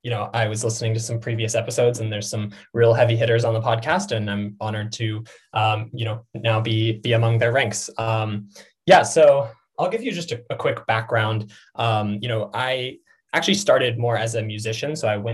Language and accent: English; Arizona, United States; moved away; I was from Arizona and I started realizing, wow, I should really move to the Bay Area.